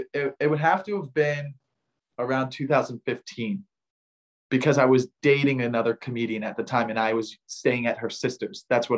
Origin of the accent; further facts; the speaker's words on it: Florida, United States; I just didn't think it was realistic growing up in Florida.